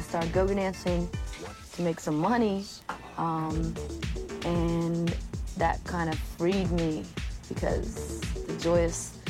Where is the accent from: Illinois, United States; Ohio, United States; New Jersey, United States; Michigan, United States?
Ohio, United States; Youngstown; born there; also born or lived in Pittsburgh, United States / Boston, United States / Virginia, United States / Washington, D.C., United States; now in New York, United States; I was born in Youngstown, Ohio. I moved to Wickley, PA, then Pittsburgh, PA, then Boston, then Virginia, then Washington, D.C., and now New York